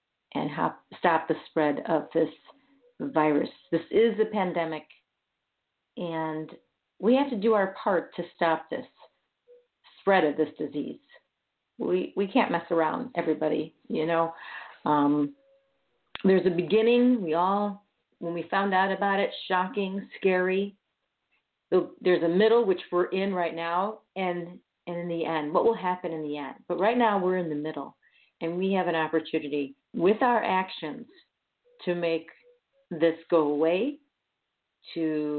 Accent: Chicago, Illinois, United States; But you know, people love the Chicago Lakefront. I'm born and raised in Chicago.

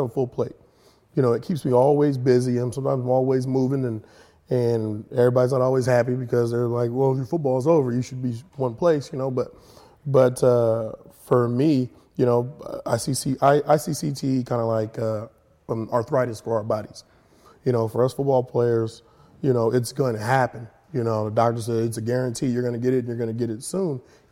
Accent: California, United States; I'm from California, man.

